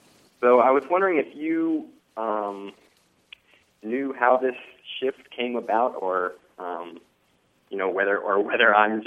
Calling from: Madison, Wisconsin, United States; I'm calling in from Madison, Wisconsin.

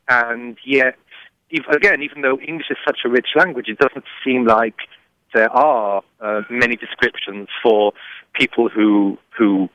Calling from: Champaign, Illinois, United States; I'm calling you from Champaign, Illinois. I'm a graduate student at the University of Illinois.

